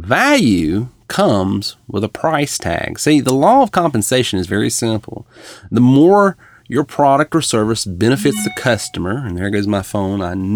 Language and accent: English; the South, United States; You know, you can hear the way I talk. You know, I'm from the South.